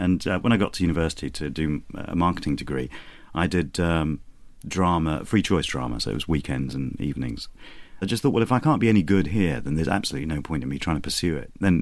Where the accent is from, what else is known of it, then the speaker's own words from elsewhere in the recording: United Kingdom; We just figured that there was nobody out there that reflected our experience of being both British and Asian.